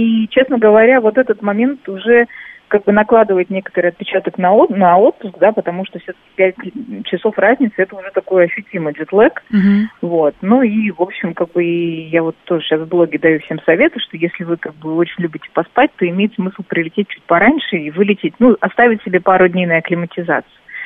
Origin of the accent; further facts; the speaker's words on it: Kamchatka Krai, Russia; я, если ты помнишь, родилась и выросла на Камчатке 25 лет.